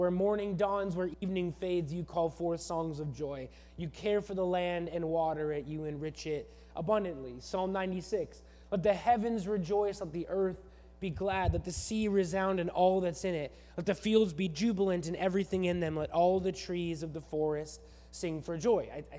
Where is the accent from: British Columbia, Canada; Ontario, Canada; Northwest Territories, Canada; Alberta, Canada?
British Columbia, Canada; Vancouver; See, I grew up here. I grew up in Greater Vancouver, and I grew up completely taking the beauty of this region for granted.